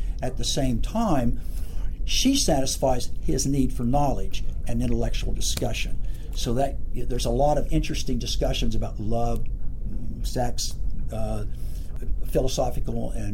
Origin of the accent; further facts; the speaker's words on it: Appalachia, United States; And I grew up in Appalachia